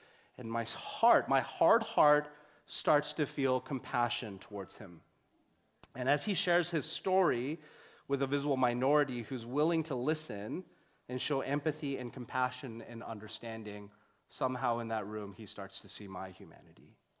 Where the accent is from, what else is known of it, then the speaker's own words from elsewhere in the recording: Canada; One of the things that I hated personally about growing up in Canada, I was born here in Canada, is that I really hated growing up as a visible minority in Canada, in the era that I grew up in.